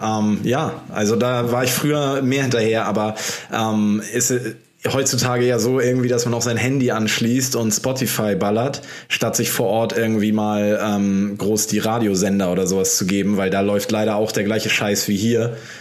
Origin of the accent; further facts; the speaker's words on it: Portugal; now in Hamburg, Germany; Ich war in Portugal, ja, meine Heimat.